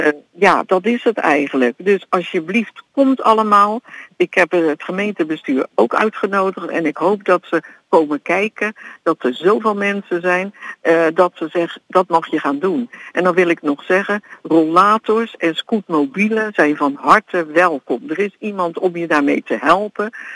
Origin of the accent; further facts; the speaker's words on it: Rotterdam, South Holland, Netherlands; Want ik ben een Rotterdammer